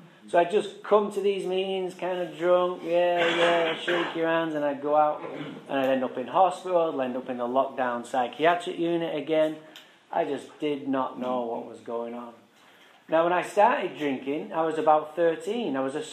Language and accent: English; Manchester, North West England, United Kingdom; I'm from England, Manchester, England. Alcohol didn't do this to me, boys. I was born and raised in England